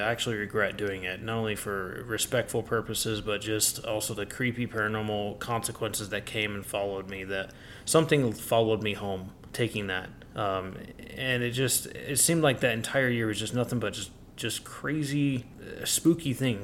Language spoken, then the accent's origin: English; Sugar House, Utah, United States; I lived in Sugar House. I grew up in Sugar House, old-time Sugar House in Utah, and before it became kind of booming.